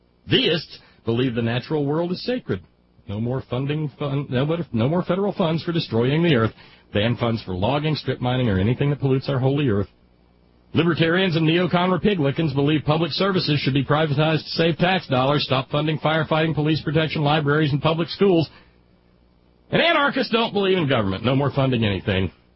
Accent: Alabama, United States; But I know at least the Southern Baptists back where I grew up in Alabama's 5th District

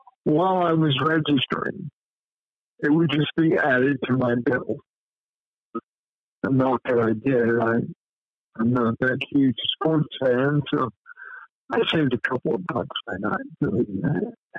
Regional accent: Muncie, Indiana, United States; In the 1950s, 60s, and 70s, when I was coming up, oh yeah, because I was from Muncie

